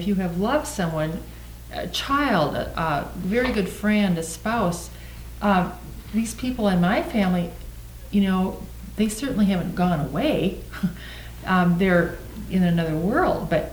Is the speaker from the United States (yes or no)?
yes; Minnesota, United States; I'm from Minnesota, and some of you that may know Minnesota may know of the ARC Retreat Center near Cambridge, Minnesota.